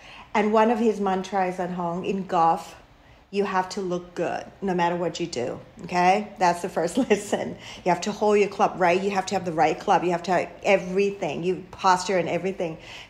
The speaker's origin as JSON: {"language": "English", "country": "Thailand", "second_language": "English", "said": "He's like, hey, are you new? I say, yes. And then he was like, where are you from? I say, Thailand."}